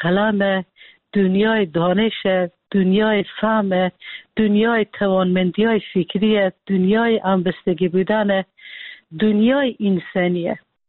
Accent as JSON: {"language": "Persian", "country": "Afghanistan"}